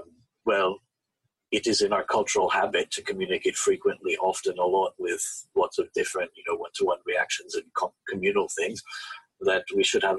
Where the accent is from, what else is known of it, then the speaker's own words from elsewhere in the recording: Belgium; English is a second language; moved away; also born or lived in France / England / Finland; So I was actually born in France and then grew up in Belgium. That's where I learned English. And then I lived in England a long time.